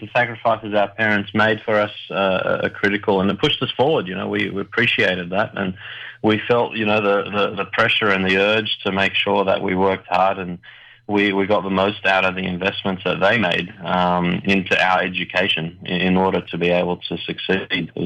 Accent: Granville, New South Wales, Australia; I grew up in Granville, and I went to St. Patrick's, Strathfield

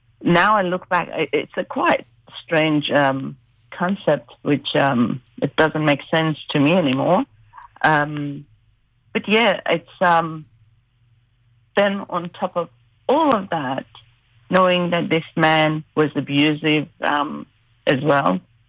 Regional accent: Iran; moved away as an adult; now in Australia; So I was born and grew up in Iran till age 26.

